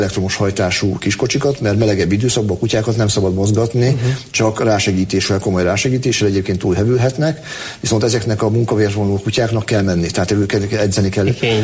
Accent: Heves, Hungary; én a Mátrában nőttem föl, mert nagymamám Sáston volt gondnok még régen, hát gyerekkoromban is ott voltunk, hogy Mátrafüredre sikerült fölköltözni.

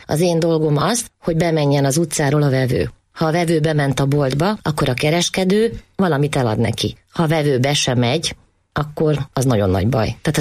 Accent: Transdanubia, Hungary; also born or lived in Budapest; now in Eger, Hungary; Én több helyen éltem, én dunántúli vagyok, Pesten is éltem évekig, én 32 éve költöztem Egerbe

